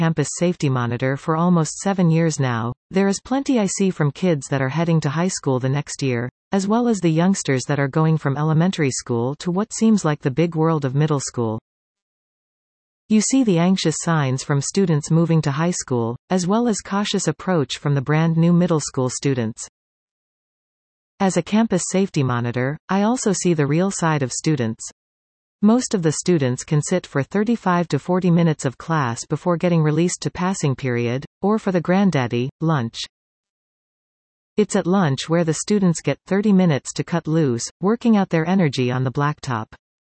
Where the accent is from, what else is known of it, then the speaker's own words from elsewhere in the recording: Pleasanton, California, United States; When I grew up in Pleasanton in the 1970s, I graduated from Amador in 1979.